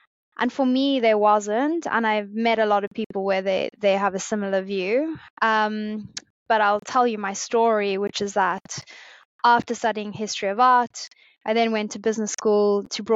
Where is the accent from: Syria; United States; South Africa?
South Africa; born there; moved away; I was born in South Africa. My parents actually moved over in the early 20s. So I have an Irish heritage, but a South African born, so a good mix of two great cultures.